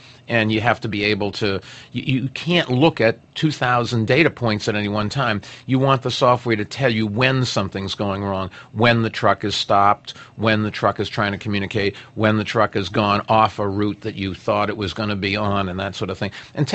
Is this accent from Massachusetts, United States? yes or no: yes; Boston, Massachusetts, United States; when I grew up in Boston, I mean, I asked my mother the other day, and she said, yes, that when I'd go out as a young kid, the snow would be higher than me